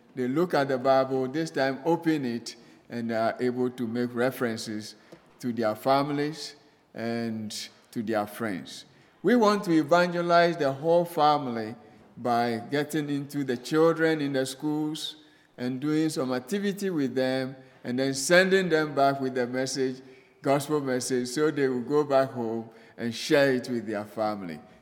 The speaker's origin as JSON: {"language": "English", "country": "Ghana", "said": "from Ghana, West Africa, and this is my family."}